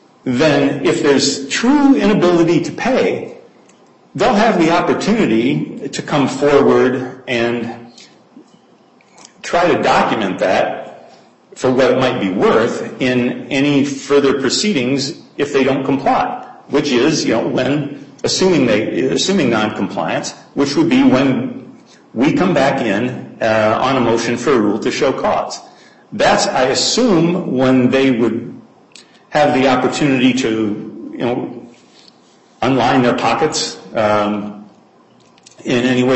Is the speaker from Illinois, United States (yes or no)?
yes; Chicago, Illinois, United States; But I'm colloquial, too, because I'm from Chicago.